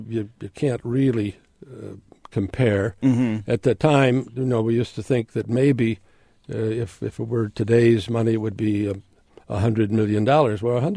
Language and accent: English; Illinois, United States; Growing up in Illinois helps wherever you are.